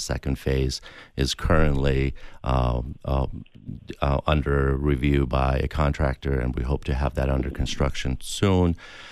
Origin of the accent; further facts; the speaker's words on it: Madison, Wisconsin, United States; So just to put it in context, I grew up in Madison, Wisconsin, and we only had the construction season and we had the winter.